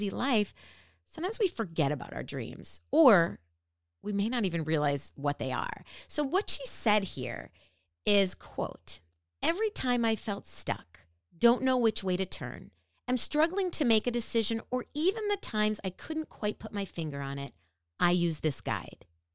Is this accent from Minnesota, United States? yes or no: yes; Minnesota, United States; I grew up in the Midwest. And I grew up in Minnesota.